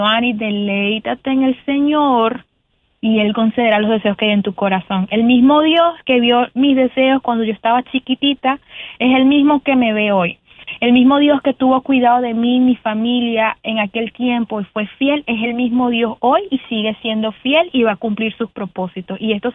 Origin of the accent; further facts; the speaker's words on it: Amazonas, Venezuela; born there; Sí, nací en Amazonas, Venezuela